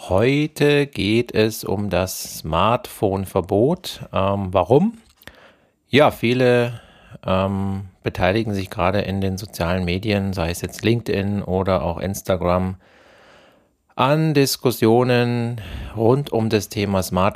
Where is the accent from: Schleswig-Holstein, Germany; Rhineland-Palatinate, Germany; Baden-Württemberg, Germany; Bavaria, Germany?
Bavaria, Germany; Augsburg; Ich bin ja aus Bayern, genauer gesagt aus Augsburg.